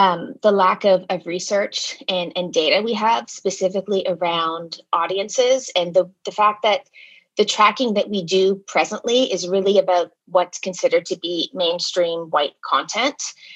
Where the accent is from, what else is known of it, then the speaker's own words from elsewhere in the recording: Canada; at least I'm Canadian